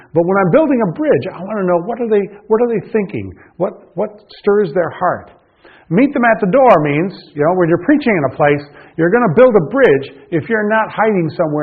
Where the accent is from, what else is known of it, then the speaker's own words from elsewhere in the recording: Michigan, United States; you think as I did growing up in Michigan, and that is a dairy farm where somebody goes out and milks his 25, 30, 50 cows.